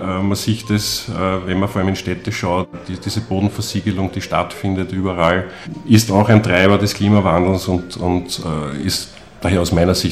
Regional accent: Tulln, Lower Austria, Austria; Ich bin aufgewachsen im Bezirk Dulln und in meiner Jugend war es so, wir haben darauf warten müssen, dass der Schneepflug kommt, dass wir überhaupt aus der Siedlung rauskommen.

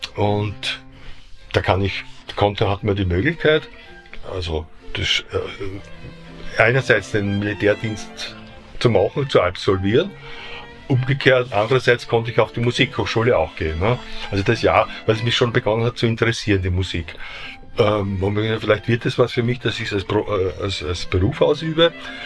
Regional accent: Mürzzuschlag, Styria, Austria; Also ich bin ja ein gebürtiger Steirer aus Mürzzuschlag, also das wilde Bergvolk hinter Semmering.

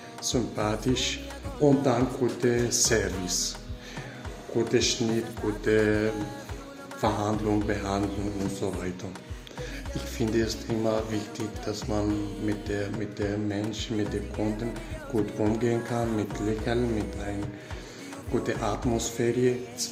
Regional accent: Syria; now in Austria; ich bin Kurde aus Syrien, bin seit 2015 da, also 2016 angefangen zu arbeiten in Österreich.

